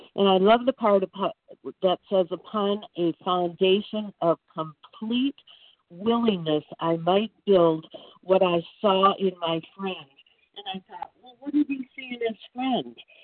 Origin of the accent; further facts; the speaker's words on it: Michigan, United States; from Michigan, recovered compulsive overeater.